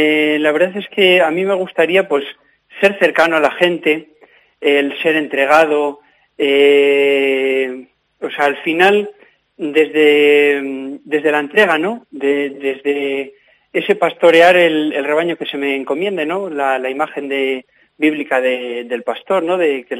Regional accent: Benavente, Castile and León, Spain; Sobre todo Benavente, que yo es de donde soy.

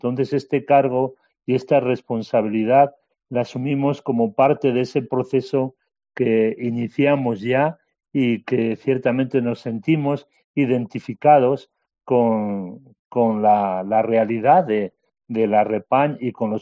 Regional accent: Castile and León, Spain; Muy buenas noches a todos, desde la Ribera del Duero, como dices, aquí en vacaciones ahora, en mi pueblo.

